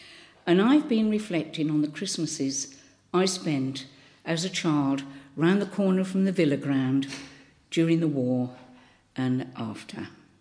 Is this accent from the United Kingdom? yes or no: yes; Birmingham, West Midlands, United Kingdom; moved away; most of you know that I don't come from this part of the world. I come from Birmingham. I have lost most of my accent, because when I moved down here, I used to talk like this, you know.